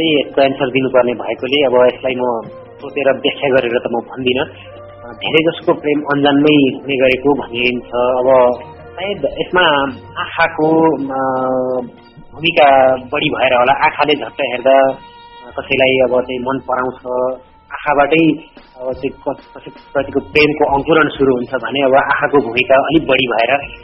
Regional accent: Koshi Province, Nepal; मेरो चाहिँ सगरमाथा अञ्चल खोटाङ जिल्ला वपुलुङ गाविस पर्छ।

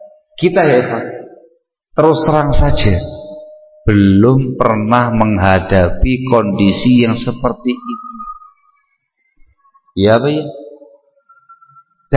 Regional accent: Sinjai, South Sulawesi, Indonesia; Saya ini asli Sinje, Bugis Sinje, asli pribumi

